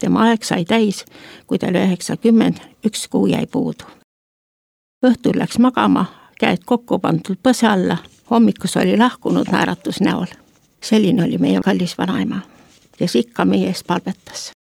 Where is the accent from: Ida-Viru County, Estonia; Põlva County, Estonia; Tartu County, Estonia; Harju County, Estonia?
Põlva County, Estonia; Olen pärit Põlvamaalt ja minu pere oli usklikud. Luteri koguduses ja meie kogudus oli Võnnus